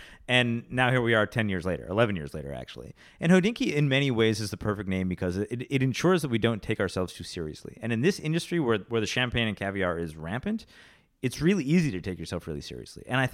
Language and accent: English; Rochester, New York, United States; And so I grew up in Rochester. I wasn't a member, but I got to play Oak Hill, you know, quite a bit growing up.